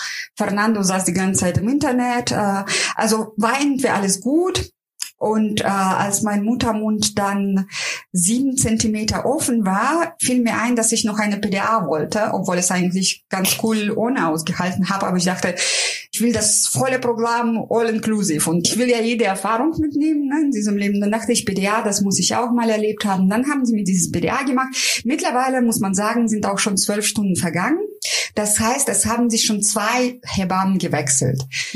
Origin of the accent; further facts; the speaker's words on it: Russia; ich bin ja Russin, ich will ja keinen Aufstand machen.